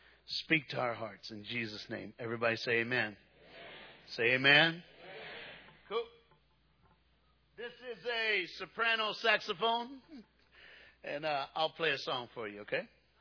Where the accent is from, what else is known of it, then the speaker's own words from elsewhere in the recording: Tennessee, United States; I'm from Tennessee. I'm a preacher, and I'm black.